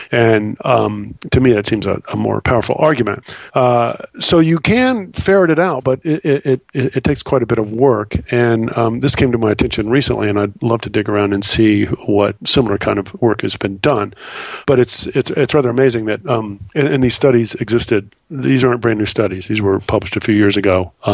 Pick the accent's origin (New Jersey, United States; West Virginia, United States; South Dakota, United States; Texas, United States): Texas, United States; He didn't grow up where I grew up. I grew up in Texas, and it's still not safe to talk about race in Texas.